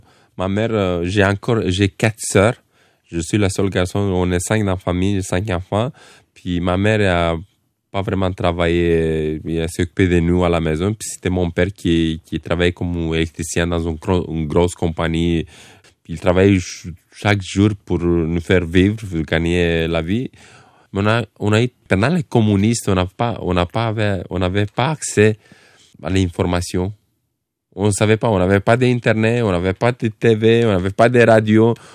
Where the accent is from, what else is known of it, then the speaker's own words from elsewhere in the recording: Romania; French is a second language; moved away as an adult; now in Québec, Canada; je suis arrivé de la Roumanie à 22-23 ans, tout seul. Je ne parlais pas français, pas anglais. J'arrivais ici au Québec, je me rappelle très bien, j'étais en mois d'octobre 2003.